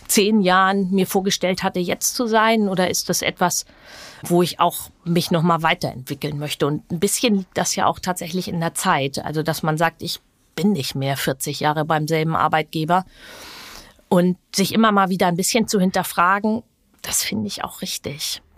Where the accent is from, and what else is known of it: Schleswig-Holstein, Germany; born or raised there; also born or lived in Hamburg